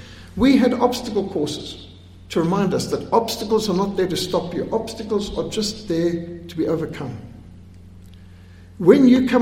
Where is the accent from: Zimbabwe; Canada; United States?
Zimbabwe; When I was brought up in school in Rhodesia